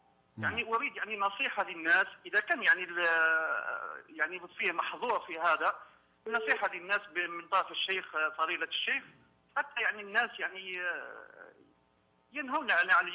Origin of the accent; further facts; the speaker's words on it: Algeria; يعني هكذا عندنا في الجزائر معروفين أولياء الصالحين